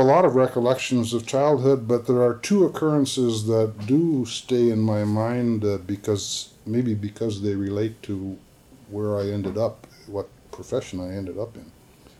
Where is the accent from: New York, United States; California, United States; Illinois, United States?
Illinois, United States; Chicago; We lived at the time when I was born, the family lived at on the far south side of Chicago at 94th Street and Lyons Avenue in a what was called at the time a three-flat building.